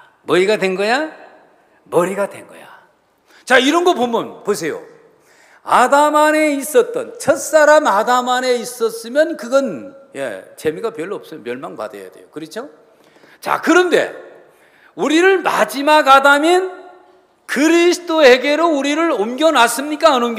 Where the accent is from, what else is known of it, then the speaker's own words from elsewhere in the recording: Jeonju, North Jeolla, South Korea; 저는 제 고향 친구 이야기들을 가끔 들어보거든요. 아, 제 친구들이 엄청 많아요. 호남선 열차를 타고 우리 전주에서 올라가다 보면은